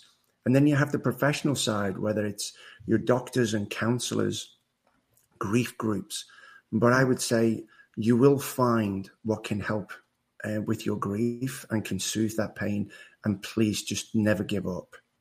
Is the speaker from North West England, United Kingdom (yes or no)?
yes; Liverpool, North West England, United Kingdom; So in a summary, I was born and raised in Liverpool, England, had a mum and dad and a sister